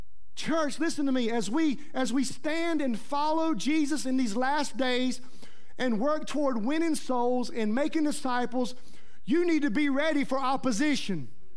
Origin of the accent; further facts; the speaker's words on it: United States; born there; Just by God's providence, I was born in the United States.